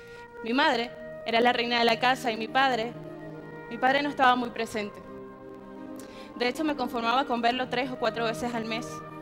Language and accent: Spanish; Venezuela; soy maga y soy de Venezuela. Venezuela es un país muy grande, con más de 30 millones de habitantes.